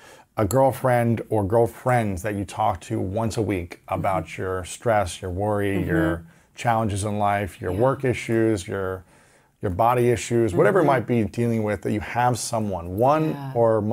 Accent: Ohio, United States; especially as an athlete

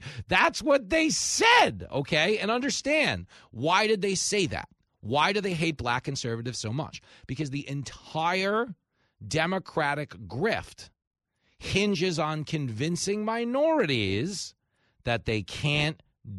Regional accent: Levittown, New York, United States; because we grew up in Levittown, which was, of course, the biggest World War II settlement for American GIs returning home from the war.

